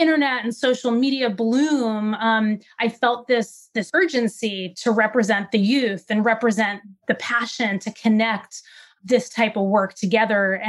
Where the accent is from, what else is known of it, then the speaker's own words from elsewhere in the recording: New York, United States; I grew up on Eastern Long Island in New York, and I spent time in the forests in the Northeast and the tidal marshes by the Long Island Sound.